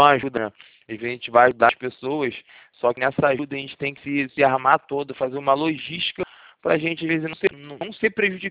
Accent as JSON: {"language": "Portuguese", "region": "Rio de Janeiro", "country": "Brazil", "said": "Eu sou do Rio, sou cidade do Rio de Janeiro."}